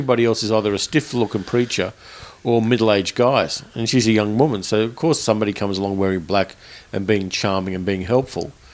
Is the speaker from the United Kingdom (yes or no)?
no; Australia; we do have that parochialism as an Australian movie buff